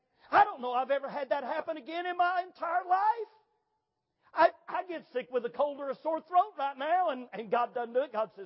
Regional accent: United States; I was born and raised in America.

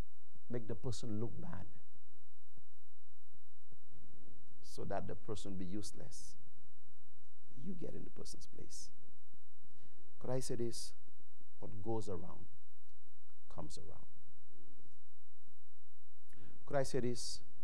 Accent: China; moved away; You know, we're from China originally. And the Chinese have a wonderful way of humility.

